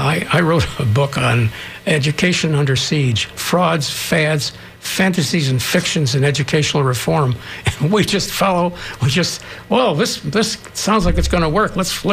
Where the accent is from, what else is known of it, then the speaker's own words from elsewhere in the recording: Midwest, United States; also born or lived in Long Island, New York; I was a superintendent in New York. I'm a Midwesterner. I came to the South a long time ago, and I love the South.